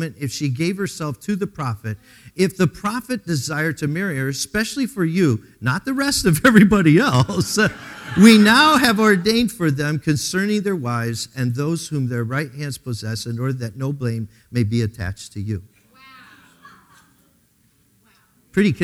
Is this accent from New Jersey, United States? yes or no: no; Pennsylvania, United States; Listen, I'm from Pennsylvania, right?